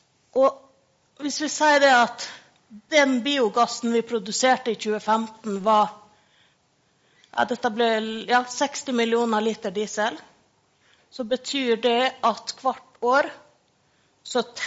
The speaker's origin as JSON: {"language": "Norwegian", "region": "Møre og Romsdal", "country": "Norway", "said": "Vi må jo igjen som sunnmøring, vi må jo selge alt."}